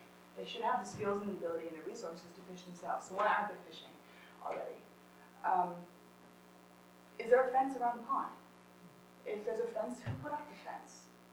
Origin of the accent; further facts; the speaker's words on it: United States; we as an American people like to categorize, we like to compartmentalize, especially Africa.